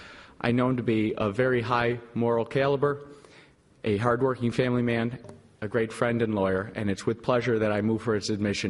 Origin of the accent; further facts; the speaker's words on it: Buffalo, New York, United States; I'm from Buffalo, New York, where I practice and live.